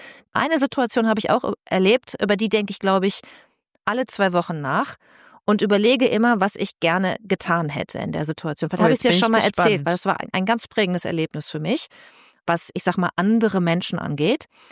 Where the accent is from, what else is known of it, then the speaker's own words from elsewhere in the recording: Bad Lippspringe, North Rhine-Westphalia, Germany; ich bin ja mit meinem Papa aufgewachsen in Bad Lippspringe. Wir waren das zweitletzte Haus am Wald